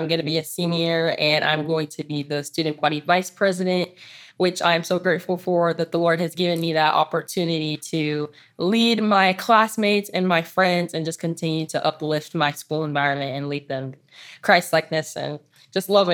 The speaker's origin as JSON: {"language": "English", "country": "United States", "tie": "born there"}